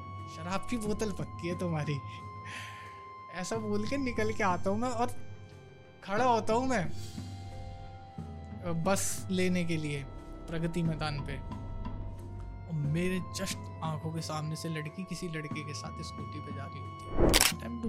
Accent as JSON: {"language": "Hindi", "region": "Delhi", "country": "India", "said": "हम दिल्ली वाले हैं जानते हैं इन सब चीज़ों के बारे में"}